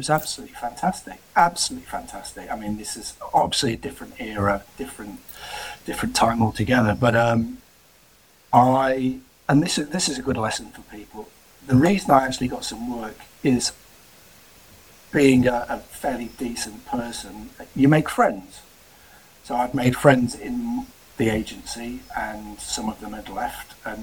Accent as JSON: {"language": "English", "town": "Derby", "region": "East Midlands", "country": "United Kingdom", "tie": "born or raised there", "said": "I'm originally from the Midlands, from Derby. I was born and bred in Derby."}